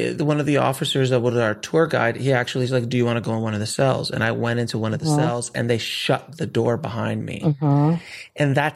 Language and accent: English; Florida, United States; I was a boy from Florida.